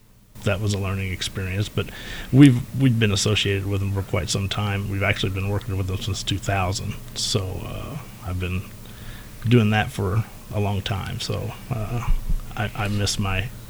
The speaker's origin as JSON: {"language": "English", "town": "Washington", "region": "Indiana", "country": "United States", "tie": "born or raised there", "said": "Well, I grew up in Washington"}